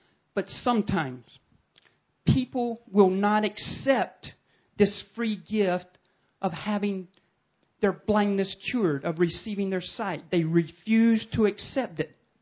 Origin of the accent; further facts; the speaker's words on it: the South, United States; I'll give you one example from my home country of America. I live in the southern part of the United States, and it's known as the Bible Belt.